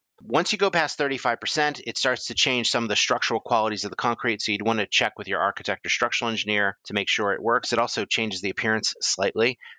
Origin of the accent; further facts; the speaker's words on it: East Coast, United States; I grew up in the East Coast.